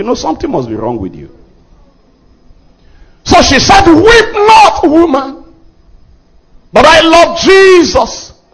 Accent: Nigeria; my normal church mind, as a Nigerian, you know what comes to my mind?

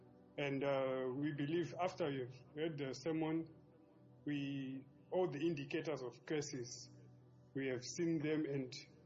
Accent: China; We're from China.

